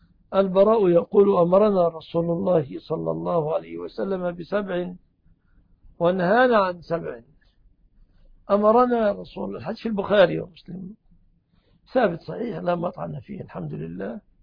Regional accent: Egypt; في بلادنا مصر

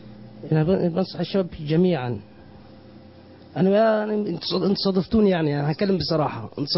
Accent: Monufia Governorate, Egypt; المنوفيه.

